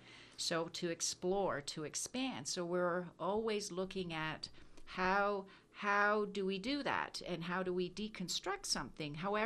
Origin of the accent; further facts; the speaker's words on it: Niagara Falls, Ontario, Canada; also born or lived in Brantford, Canada; I grew up in Niagara Falls.